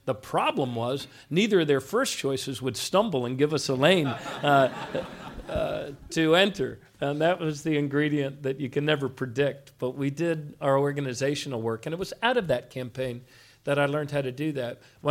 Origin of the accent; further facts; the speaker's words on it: Maryland, United States; I was able to bring as a 27-year-old candidate, unknown in the city of Baltimore, and I grew up in Montgomery County.